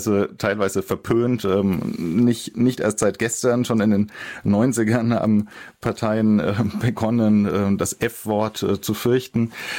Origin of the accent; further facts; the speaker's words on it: Berlin, Germany; ich bin ja schon froh, dass ich als Berliner im Luxemburger Radio zu hören bin.